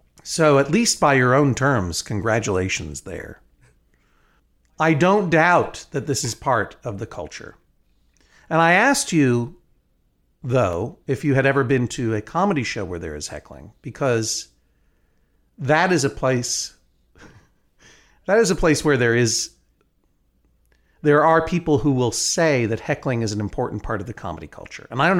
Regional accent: New England, United States; I feel a kinship with Philadelphia, as I mentioned, because I come from New England, where getting angry at someone is often the highest form of affection for another person.

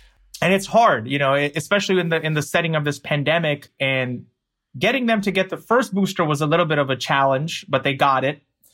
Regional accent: United States; and I'm an American, a Muslim, an obedient son

